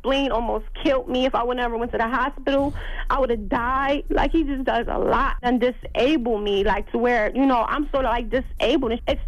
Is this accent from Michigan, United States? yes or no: no; Pennsylvania, United States; No, PSA, and I'm not from where. I'm not from the city. I'm from Pennsylvania, and that means protection from abuse.